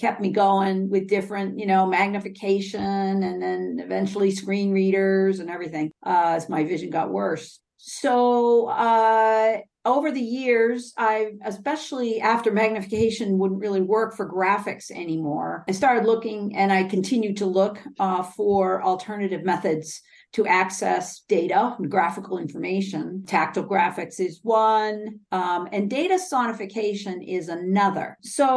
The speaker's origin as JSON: {"language": "English", "town": "Rockport", "region": "Massachusetts", "country": "United States", "tie": "born or raised there", "said": "I grew up in Rockport, Massachusetts. I was fully sighted until I was in my early 20s. And I fell in love with the ocean living in Rockport."}